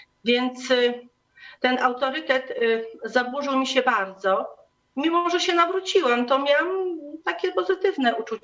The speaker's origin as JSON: {"language": "Polish", "region": "Masovian Voivodeship", "country": "Poland", "said": "ja jestem pochodzę z diecezji siedleckiej, więc byłam w Siedlcach"}